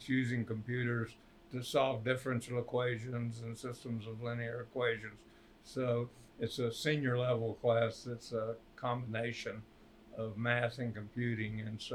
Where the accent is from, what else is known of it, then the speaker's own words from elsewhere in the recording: Asheville, North Carolina, United States; I grew up in Asheville, North Carolina. Went to the public school system there.